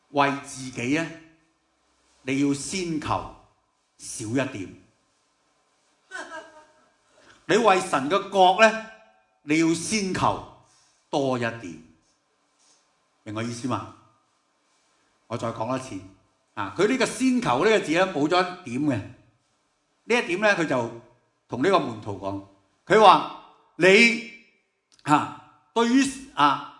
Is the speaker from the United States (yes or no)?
no; Hong Kong; 即是我们香港人经常讲的说话